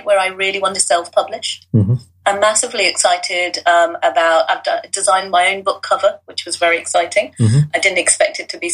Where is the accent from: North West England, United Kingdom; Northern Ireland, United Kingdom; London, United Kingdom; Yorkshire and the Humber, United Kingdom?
London, United Kingdom; born there; I was born in London. Right. My parents are Indian, as I mentioned, mm-hmm. but I've travelled the globe with them.